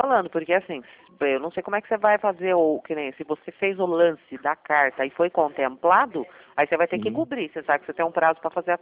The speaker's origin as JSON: {"language": "Portuguese", "town": "Bragança Paulista", "region": "São Paulo", "country": "Brazil", "said": "Nossa, eu sou aqui de Bragança Paulista."}